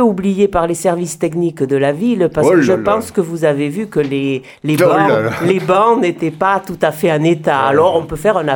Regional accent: Nouvelle-Aquitaine, France; Je suis originaire de la Haute-Lande. Je suis originaire du Seine. Alors, j'ai vécu dans les arbres, je vis dans les arbres.

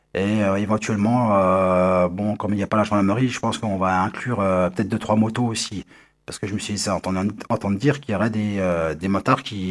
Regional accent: Madeira, Portugal; Et moi, je viens de l'île de Madère.

